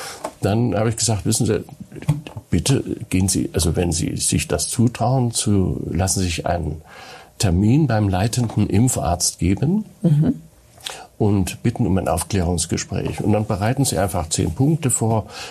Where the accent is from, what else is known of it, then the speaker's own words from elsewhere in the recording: Germany; ich komme aus der DDR, ich bin dort groß geworden und mein Vater war Theologe